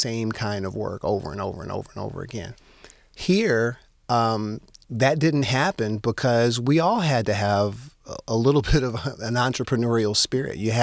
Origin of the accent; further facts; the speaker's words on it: Detroit, Michigan, United States; it was a chance to kind of practice big firm law in my hometown and get some of the, experience that I knew would propel me forward. One of the things I liked about practicing in Detroit's market